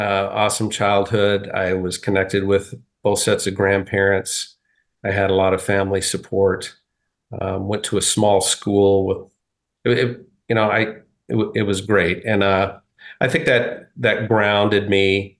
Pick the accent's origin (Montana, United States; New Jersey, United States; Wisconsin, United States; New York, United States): Montana, United States; I grew up in Western Montana on a cattle ranch.